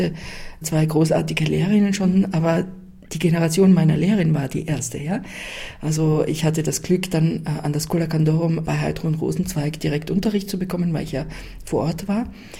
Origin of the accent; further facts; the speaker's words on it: Graz, Styria, Austria; Nein, in Graz, in meiner Heimatstadt Graz, ja genau, ich komme aus Graz.